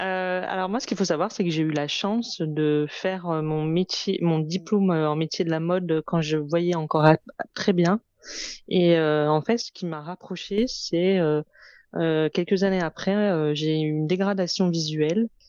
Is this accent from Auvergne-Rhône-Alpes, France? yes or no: yes; Lyon, Auvergne-Rhône-Alpes, France; j'ai 30 ans, je suis lyonnaise